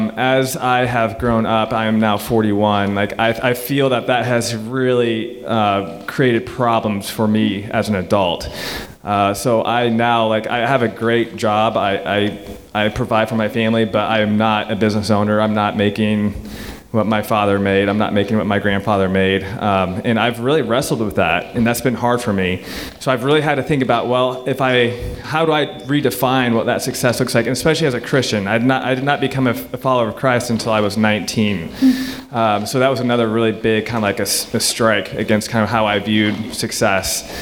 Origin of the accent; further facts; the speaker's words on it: Zionsville, Indiana, United States; So growing up, I lived actually not too far from over here. I grew up in Zionsville.